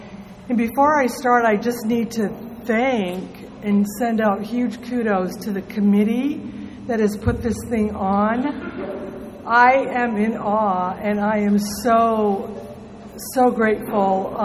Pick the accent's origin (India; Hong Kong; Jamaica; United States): United States; Boston, Massachusetts; So I was born on the East Coast in New England, Massachusetts. I'm a little Bostonian girl. And I was raised in a very strict Italian Catholic family.